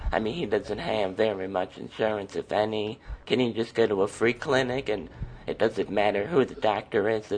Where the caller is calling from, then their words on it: Wisconsin, United States; From Wisconsin.